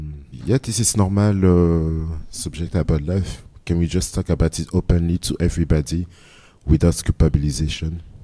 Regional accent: Belgium; I grew up in Belgium, so I only have my own experience when I grew up in Belgium.

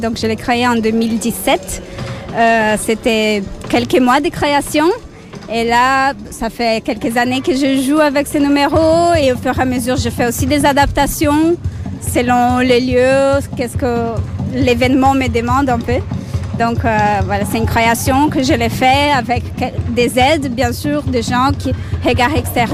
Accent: Brazil; French is a second language; now in Belgium; Je suis brésilienne, donc j'aime bien aussi aller rendre mon art au Brésil, mon pays d'origine.

